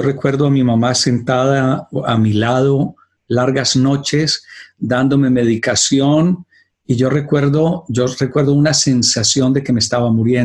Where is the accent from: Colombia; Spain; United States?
Colombia; Urrao, Antioquia; born there; cuando tenía 5 años, mi familia, vivíamos en un pueblecito que se llama Urrao. Yo nací en Urrao, en Antioquia, en las montañas de Colombia.